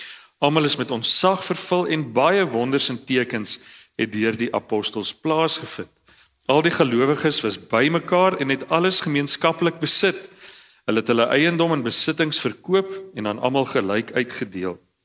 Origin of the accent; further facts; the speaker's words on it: Cradock, Eastern Cape, South Africa; Sy kom uit 'n mans in Touty uit, ek kom uit Kraddock uit.